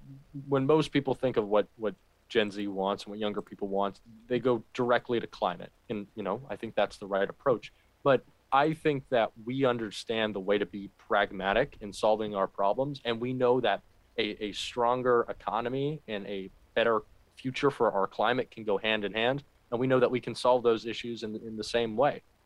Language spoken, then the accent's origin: English; Florida, United States; But I'm a man from Florida, more focused on how we can better our state.